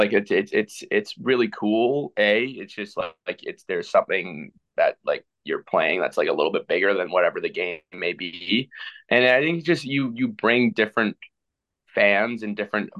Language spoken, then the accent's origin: English; Canada; we grew up in Canada, not as many kids play football as they do in the States.